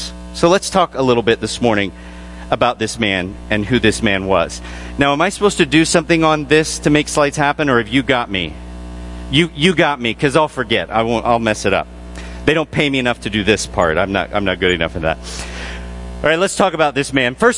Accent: Illinois, United States; now in Wisconsin; I grew up in Illinois and now live in Wisconsin.

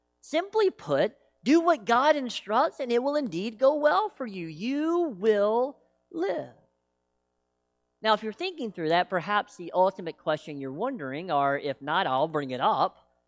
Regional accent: Tennessee, United States; Now, I am from Tennessee, so I say the word naked like naked.

